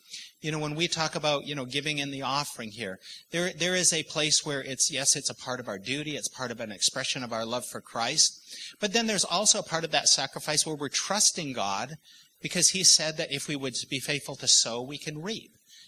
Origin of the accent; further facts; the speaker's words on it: Vancouver, British Columbia, Canada; also born or lived in Nashville; Sheila and I came from Nashville, originally from Vancouver.